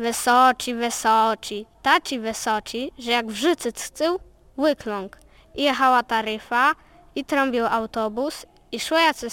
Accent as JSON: {"language": "Polish", "region": "Pomeranian Voivodeship", "country": "Poland", "said": "Cieszę się z tego, że chodzę na kaszubski i że jestem kaszubką."}